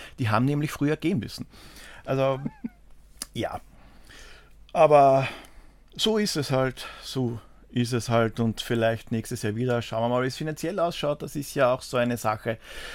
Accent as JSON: {"language": "German", "country": "Austria", "said": "Bei uns in Österreich"}